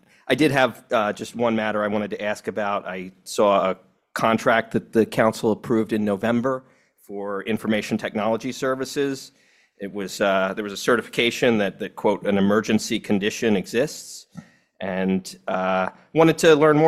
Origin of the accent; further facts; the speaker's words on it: New Brunswick, New Jersey, United States; I'm from New Brunswick.